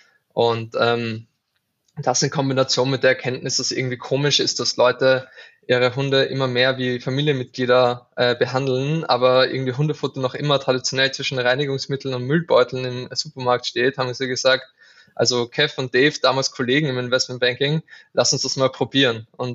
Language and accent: German; Lower Austria, Austria; Ich bin aus einer Kleinstadt in der Nähe von Wien. Das werdet ihr merken an meinem Dialekt.